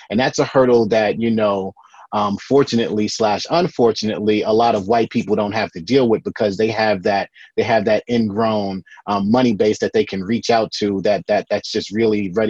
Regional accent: Brooklyn, New York, United States; a lot of the founding members like myself, born and raised in Brooklyn.

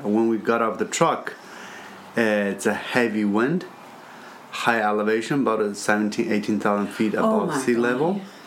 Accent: Tibet, China; English is a second language; moved away as an adult; both of my wife, Dolkar, and I come from, born and raised in Tibet.

